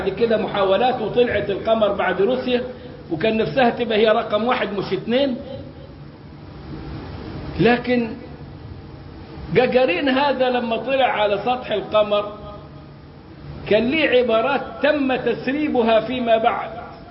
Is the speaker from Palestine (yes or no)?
no; Egypt; أنا كرجل مصري ما بعرفش سكرت بمعنى غلقت